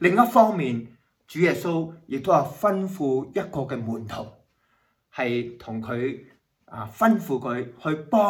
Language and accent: Cantonese; Hong Kong; moved away; 我以前咧喺香港嘅時候，幫爸爸媽媽咧係喺個農場，我哋喺農場出生嘅。